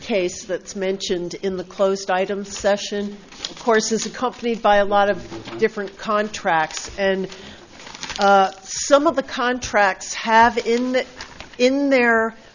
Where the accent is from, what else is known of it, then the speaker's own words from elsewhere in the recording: Oceano, California, United States; I'm from Oceano